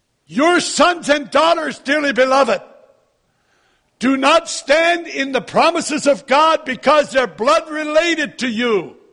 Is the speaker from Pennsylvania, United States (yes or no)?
yes; Pennsylvania, United States; born there; It's a little like some of us, I was born in Lancaster County.